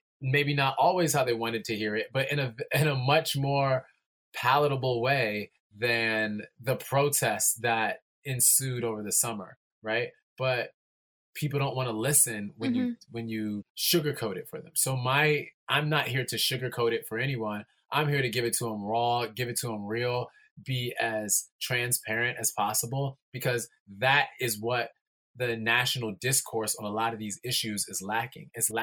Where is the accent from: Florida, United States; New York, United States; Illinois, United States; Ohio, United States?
New York, United States; really being in tune with real life as a New Yorker, as a person